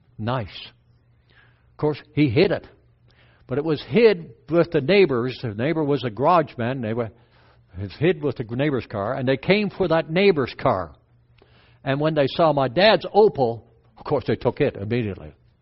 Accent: Apeldoorn, Gelderland, Netherlands; first language Dutch; English is a second language; moved away; I was born in Holland, in Apeldoorn, Holland. Right in the middle of the country. And we lived there. When we came over to North America, we knew no English at all.

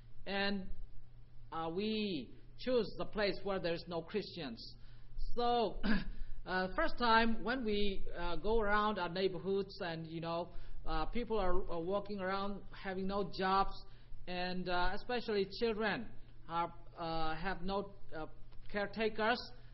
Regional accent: Myanmar; I came from Burma.

